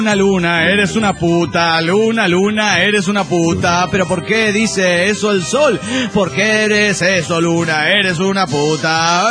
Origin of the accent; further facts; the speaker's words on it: Turmero, Aragua, Venezuela; de Turmero, Venezuela.